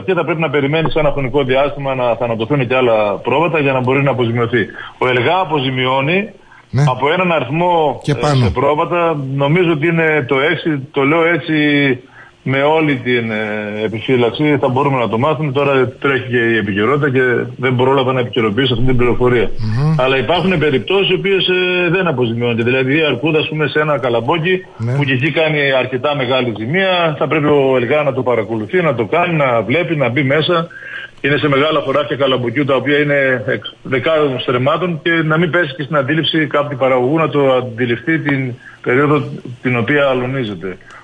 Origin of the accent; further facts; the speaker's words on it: Kalochori, Greece; Δηλαδή στο Καλοχώρι, στο χωριό μου, περνάει κάθε βράδυ, κάνει μια διαδρομή έτσι μέσα από το χωριό.